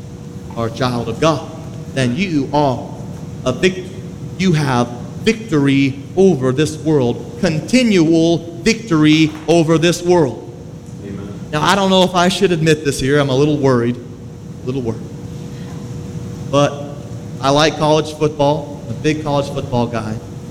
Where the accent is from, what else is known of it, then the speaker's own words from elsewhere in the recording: Pensacola, Florida, United States; But I'm from Pensacola, Florida. And so I grew up, I'm a big Florida Gator fan.